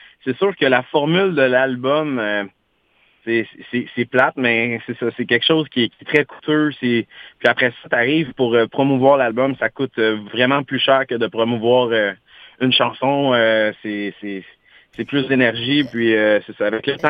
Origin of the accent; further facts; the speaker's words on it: Saint-Zotique, Quebec, Canada; C'est dans mon patelin, Saint-Zotique, à l'ouest de Montréal.